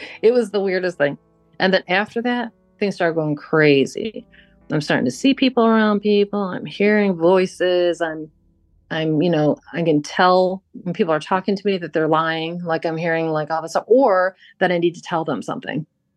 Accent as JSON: {"language": "English", "town": "Buffalo", "region": "New York", "country": "United States", "said": "I'm from this Buffalo, New York area, but my family is Canadian. So my mom's side, it's all like we're half Canadian."}